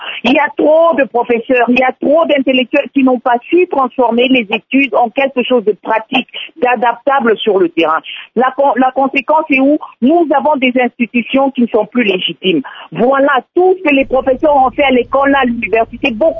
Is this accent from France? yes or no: no; DR Congo; En tant que Congolais, parlons maintenant en tant que Congolais